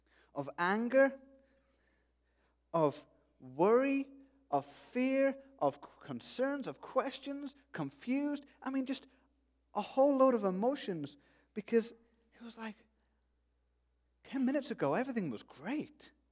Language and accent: English; United Kingdom; I'm British, I'm allowed.